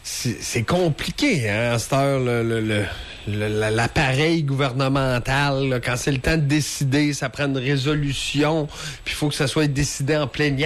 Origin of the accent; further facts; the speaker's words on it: Saint-Arsène, Quebec, Canada; born there; je suis né à Saint-Arsène, là, à vol d'oiseau, là, pour moi, j'étais à 500 mètres de chez Mario Dumont.